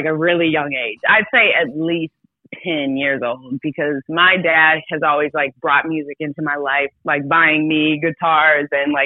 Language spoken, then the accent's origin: English; Ohio, United States; now in Los Angeles, United States; I'm from Ohio, but I'm currently in LA.